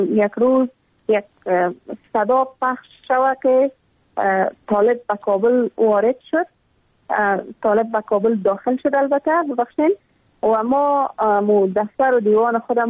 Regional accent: Afghanistan; ما هم مثل میلیون‌ها دختر دیگه در دامن جنگ بزرگ شدیم و در همون سیاه‌ترین سالایی که در تمام ولایت افغانستان در روزهای مکتب برای دخترها بسته بود

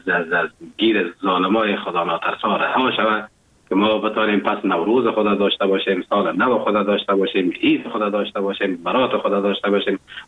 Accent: Afghanistan; now in Germany; وقتی که من اروپا آمدم آلمان آمدم

